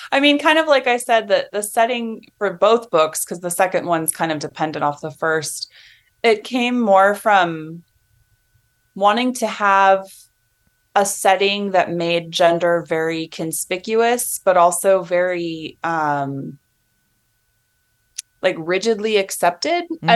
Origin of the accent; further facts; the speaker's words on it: California, United States; because I've lived in the Pacific Northwest now for about 15 years, but I'm Californian and I lived there for most of my early life.